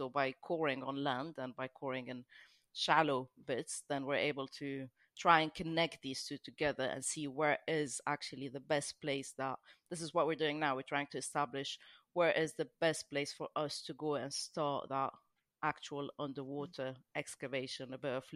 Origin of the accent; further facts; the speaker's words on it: Lebanon; I'm originally from Lebanon, so I'm very familiar with our maritime archaeology around the coast.